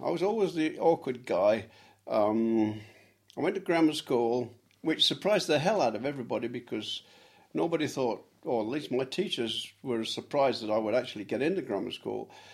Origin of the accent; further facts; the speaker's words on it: Sheffield, Yorkshire and the Humber, United Kingdom; born there; I was born in Sheffield, England.